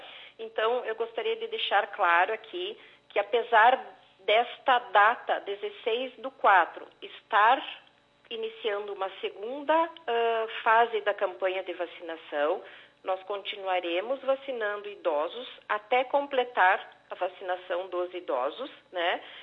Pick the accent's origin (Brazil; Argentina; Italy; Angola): Brazil; O uso de máscara agora é uma novidade que não é um hábito nosso enquanto brasileiros